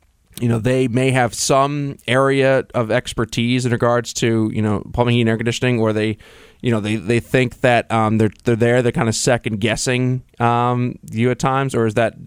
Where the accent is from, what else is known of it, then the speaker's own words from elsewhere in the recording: New York, United States; particularly in New York, I'm from New York, for those of you who don't know.